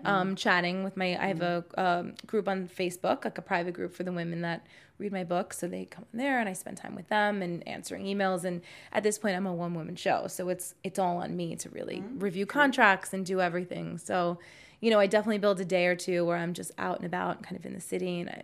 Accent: New York, United States; I love New York. So I've had a love-hate relationship with it. I'm from there. So I'm born and raised in New York

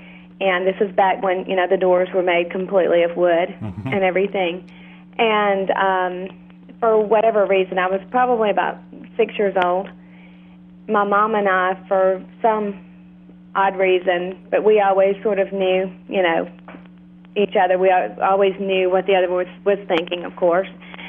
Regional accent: Alabama, United States; I grew up in Alabama, in a very small town in Alabama

